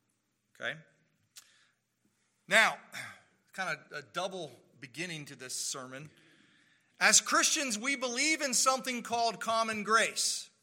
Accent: United States; I am a true-blooded American. I am not British in any sense of the term.

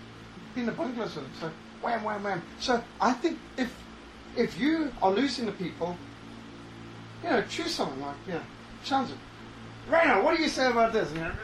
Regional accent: Zimbabwe; moved away; Now, where I grew up in Rhodesia, they would throw the wooden duster

